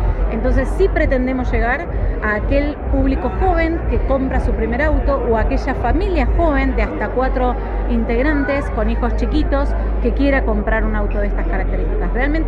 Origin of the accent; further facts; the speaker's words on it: Rosario, Santa Fe, Argentina; Y eso que soy rosarina, que hay pica entre los rosarinos y los cordobeses